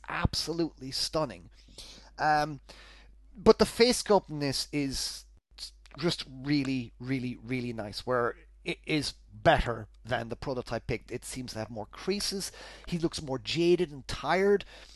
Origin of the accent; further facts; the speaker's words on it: Ireland; I'm Irish. I grew up in Ireland, and you grow up idolizing, and adoring everything that's kind of comes out of America.